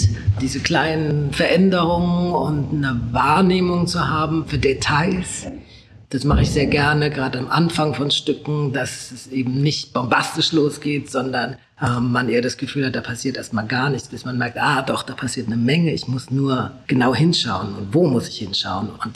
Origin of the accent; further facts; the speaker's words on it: Aschaffenburg, Bavaria, Germany; now in Munich, Germany; Ich bin in Aschaffenburg groß geworden und bin dann für meine Ausbildung nach München gekommen.